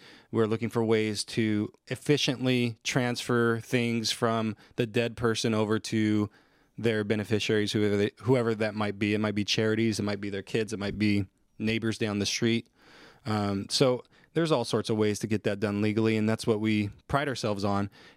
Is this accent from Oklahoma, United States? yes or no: no; Willcox, Arizona, United States; also born or lived in Basin City, Washington; And then ultimately he moved down, he moved the family down to Wilcox, Arizona. And that's where I really grew up. I consider that's where I grew up.